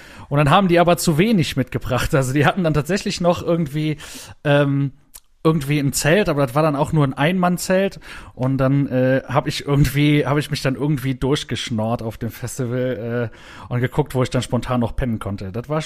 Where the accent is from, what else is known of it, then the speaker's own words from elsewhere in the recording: Saarland, Germany; Ich war schon sehr, sehr oft bei uns im Saarland